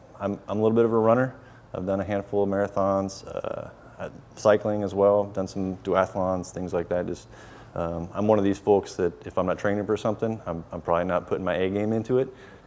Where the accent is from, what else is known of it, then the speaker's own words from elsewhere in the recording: Colorado Springs, Colorado, United States; I'm from Colorado Springs, Colorado, originally.